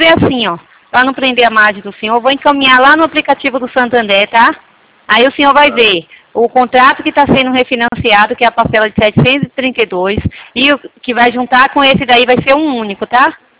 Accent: Salvador, Bahia, Brazil; Eu sou da Bahia, de Salvador.

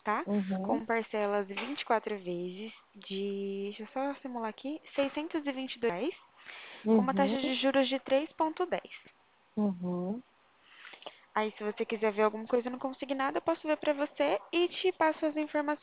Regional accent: Ribeirão Preto, São Paulo, Brazil; Sou aqui de Ribeirão Preto.

